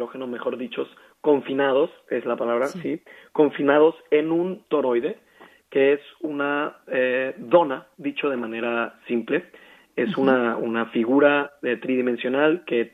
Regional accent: Mexico; now in Berlin, Germany; Yo soy mexicano y la sufro mucho. Tengo que tener muchas chamarras. Es un clima muy diferente a lo que estaba acostumbrado.

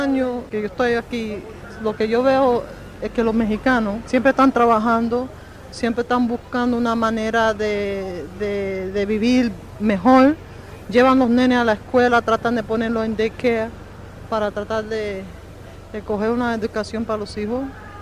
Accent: Puerto Rico; Al principio a mí me daba miedo y yo soy puertorriqueña, no hay por qué.

